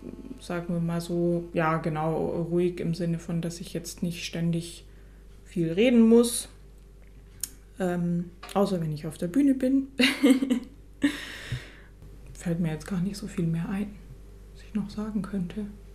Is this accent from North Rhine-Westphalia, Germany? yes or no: no; Reutlingen, Baden-Württemberg, Germany; now in Tübingen, Germany; Also ich komme ja aus Reutlingen, also ganz aus der Nähe und bin zum Studium damals nach Tübingen gegangen, weil ich nicht weiter weg wollte, hatte hier auch einen Freund. Und dann bin ich so ein bisschen ja, hier hängen geblieben.